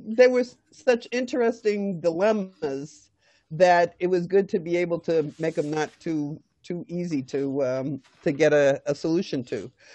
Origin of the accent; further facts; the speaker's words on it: Boston, Massachusetts, United States; And Chicago's an interesting place, but I didn't grow up there. I grew up in Boston, so it was fun to investigate the history.